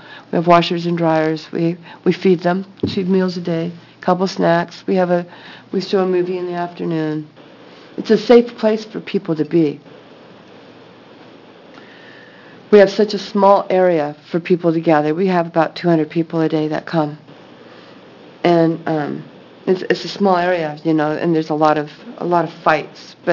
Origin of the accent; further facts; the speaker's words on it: Eugene, Oregon, United States; I'm from Eugene.